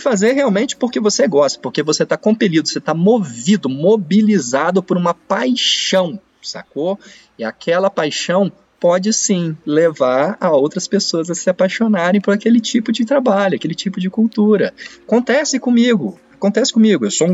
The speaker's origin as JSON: {"language": "Portuguese", "town": "Alegre", "region": "Espírito Santo", "country": "Brazil", "tie": "born there", "said": "Coloca no Alegre, que foi onde eu nasci. 40 mil pessoas, entendeu?"}